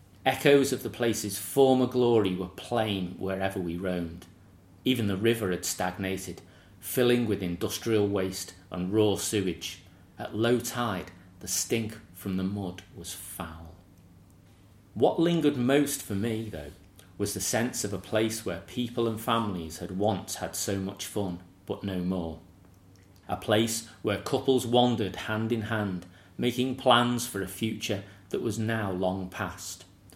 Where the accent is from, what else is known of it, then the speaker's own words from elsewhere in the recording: Eastham, North West England, United Kingdom; I grew up on the Wirral, in a small village called Eastham. The road in which I lived backed onto open fields that stretched along the banks of the Mersey to a large, neglected, wooded area.